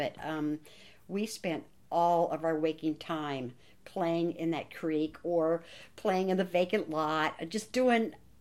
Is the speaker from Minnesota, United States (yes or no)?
no; Berkeley, California, United States; I lived in Berkeley from 1948 until I think 1955-ish, maybe 54, when we moved to East Oakland. But growing up in Berkeley, we had the best possible world.